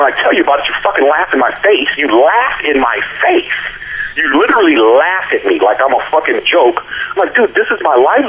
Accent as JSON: {"language": "English", "town": "Las Vegas", "region": "Nevada", "country": "United States", "tie": "born or raised there", "said": "once I moved here to Vegas, I came home because my hometown, I was born and raised here. My family wanted me to come home, and my uncles and my family's here."}